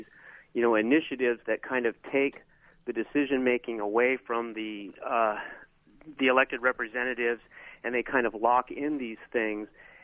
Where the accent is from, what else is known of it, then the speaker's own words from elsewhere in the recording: California, United States; I have to tell you, I'm from California